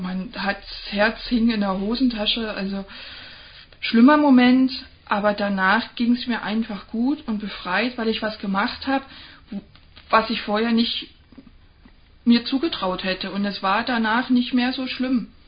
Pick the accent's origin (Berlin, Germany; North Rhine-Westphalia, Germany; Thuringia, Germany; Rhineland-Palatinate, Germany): Berlin, Germany; Ich komme ursprünglich aus Berlin